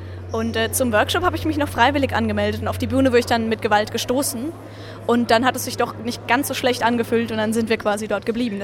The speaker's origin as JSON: {"language": "German", "town": "Schweinfurt", "region": "Bavaria", "country": "Germany", "said": "Ja, und ich komme aus Schweinfurt"}